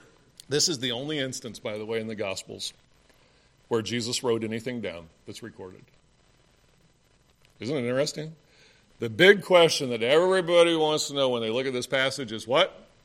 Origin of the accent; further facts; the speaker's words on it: United States; You know, I'm an American through and through.